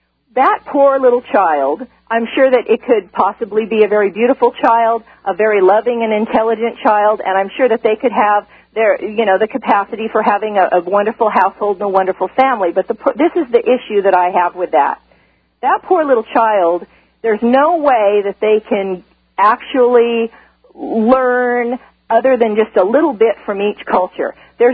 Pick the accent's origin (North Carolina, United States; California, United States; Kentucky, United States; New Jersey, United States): California, United States; I was raised in California